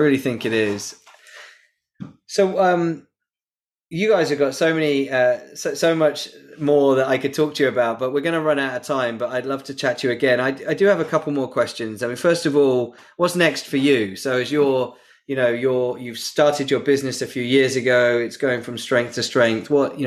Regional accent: United Kingdom; I'm British.

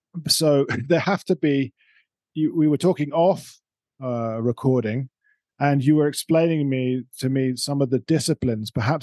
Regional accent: United Kingdom; Well, as a Brit, I thank you

